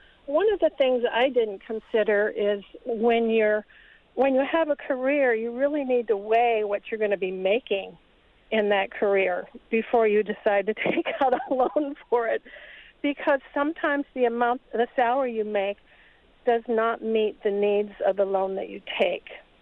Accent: Madison, Wisconsin, United States; I'm from Madison.

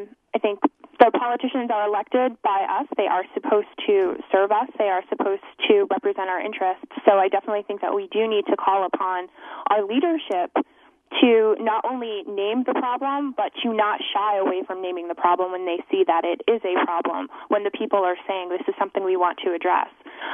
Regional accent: Boston, Massachusetts, United States; And Darren, I'm also from the Boston area as well, so it's great to talk to a fellow East Coaster.

